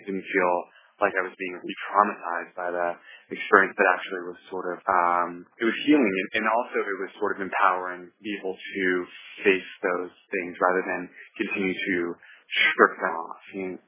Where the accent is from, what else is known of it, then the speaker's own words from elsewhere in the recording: Los Angeles, California, United States; I grew up in Los Angeles and I lived in a lot of different cities